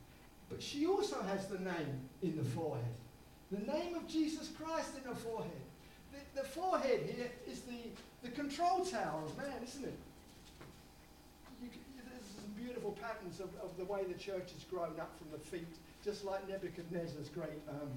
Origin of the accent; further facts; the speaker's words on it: United Kingdom; I identified with them because I'm British.